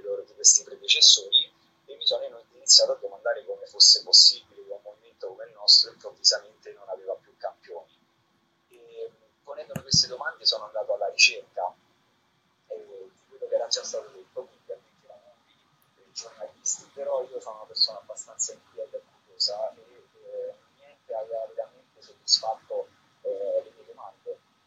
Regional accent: Rome, Lazio, Italy; born there; Io sono nato a Roma, nel quartiere Appiolatino, a due passi dalla casa di Totti

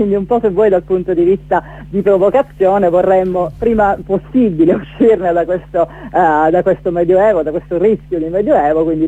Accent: Catania, Sicily, Italy; now in Palazzolo Acreide, Italy; Io non sono natia palazzolese, ma sono catanese, ma ho scelto praticamente di vivere

